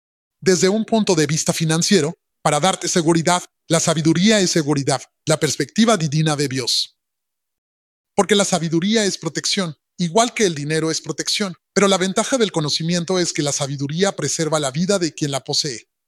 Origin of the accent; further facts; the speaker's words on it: Baltimore, Maryland, United States; moved away as an adult; Cuando regreso a Baltimore, todavía tengo algunos de mis compas allá en Baltimore. Ahora, yo me fui de Baltimore cuando tenía 18 años, ¿ok? Llevo mucho tiempo lejos de Baltimore.